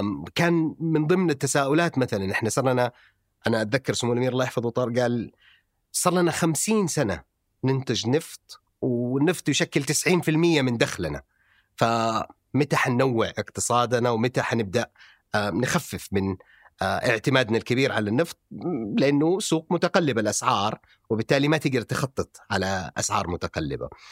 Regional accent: Saudi Arabia; هذا الشيء كان ما هو موجود عندنا في المملكة العربية السعودية بشكل موازي للطموح

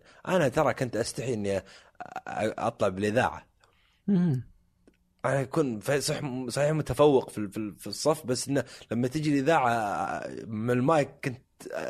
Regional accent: Jubail, Eastern Province, Saudi Arabia; أنا ما جلست في محضن العائلة يعني في الأحساء, أنا ربيت في مدينة الجبيل الصناعية.

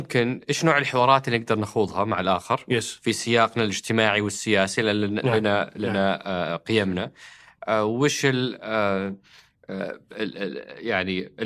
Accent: Saudi Arabia; عندنا في السعودية

